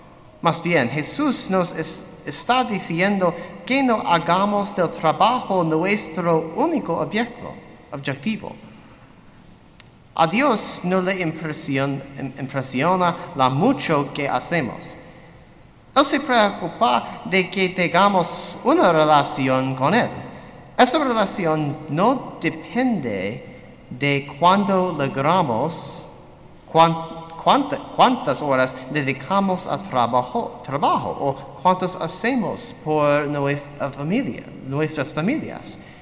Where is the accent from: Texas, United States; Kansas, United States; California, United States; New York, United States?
Kansas, United States; Great Bend; Soy de Great Bend